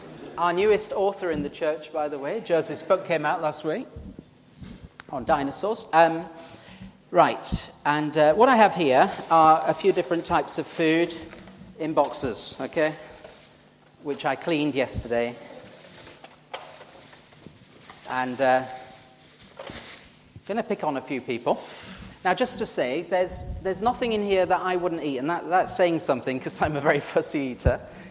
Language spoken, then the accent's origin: English; Yorkshire and the Humber, United Kingdom; accent: Yorkshire; Badgers, I have trouble saying badgers with my Yorkshire accent.